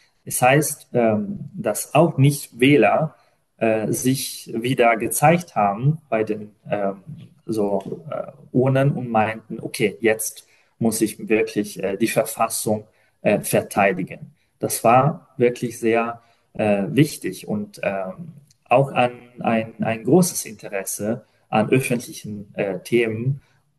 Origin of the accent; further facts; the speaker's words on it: Italy; als Italiener, der aber auch ein bisschen europäische Erfahrung hat